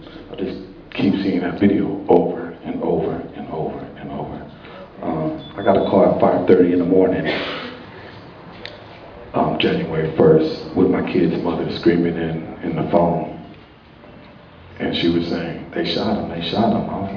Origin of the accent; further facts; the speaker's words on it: Oakland, California, United States; I'm from Oakland, but if this is what we got to do, then this is what we got